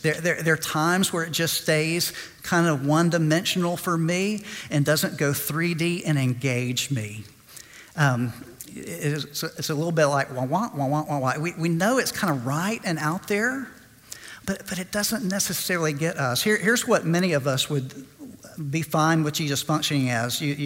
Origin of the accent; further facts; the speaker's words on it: Chattanooga, Tennessee, United States; I'm from Chattanooga, so it's like he was on Lookout Mountain, if you've ever been there.